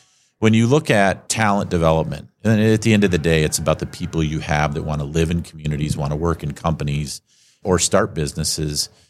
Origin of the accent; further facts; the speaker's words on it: Marquette, Michigan, United States; My dad's from Detroit, but we grew up in Marquette.